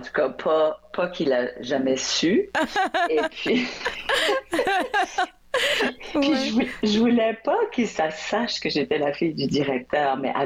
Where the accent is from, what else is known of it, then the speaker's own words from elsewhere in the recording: Dieppe, New Brunswick, Canada; also born or lived in Moncton; Et j'ai grandi à Moncton pour les 4 premières années. Puis ensuite, on a déménagé à ce qui s'appelait à l'époque Saint-Anselme, qui est maintenant Dieppe, qui est la ville à côté de Moncton, beaucoup plus francophone